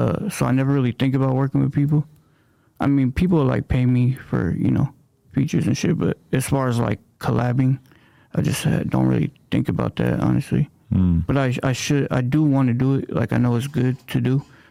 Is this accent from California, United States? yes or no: yes; California, United States; I'm from Northern Cali.